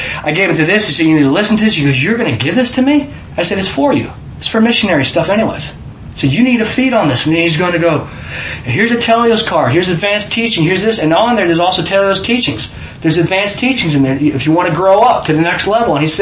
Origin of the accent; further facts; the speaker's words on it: Kansas, United States; She goes, where are you from? I'm from Kansas.